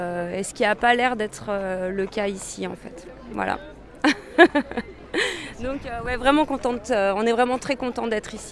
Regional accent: Crolles, Auvergne-Rhône-Alpes, France; On vient de Grenoble, enfin exactement Crolles, entre Chambéry et Grenoble.

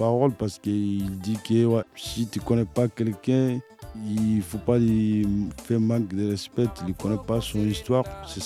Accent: Mali; French is a second language; now in France; Je viens du Mali, il n'y a rien là-bas.

